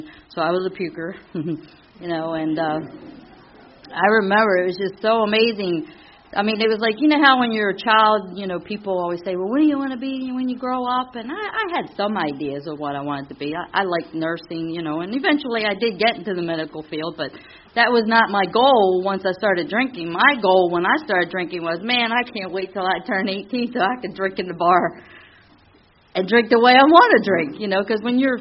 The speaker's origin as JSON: {"language": "English", "town": "Baltimore", "region": "Maryland", "country": "United States", "tie": "born or raised there", "said": "I was born and raised in South Baltimore, right down around near the Inner Harbor area"}